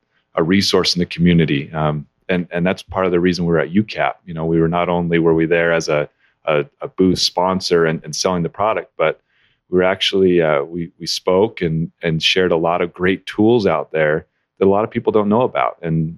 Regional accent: Kaysville, Utah, United States; now in Syracuse, United States; So I'm from Kaysville, Utah originally. I've ventured really far, currently live in Syracuse.

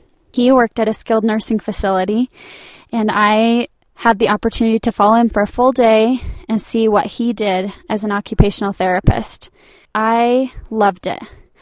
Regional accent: Salt Lake City, Utah, United States; I grew up in Salt Lake City, Utah.

